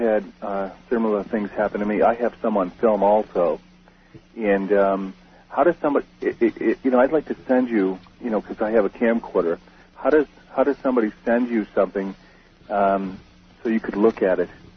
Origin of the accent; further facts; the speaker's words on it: Maine, United States; now in Chicago, United States; I'm calling from Chicago.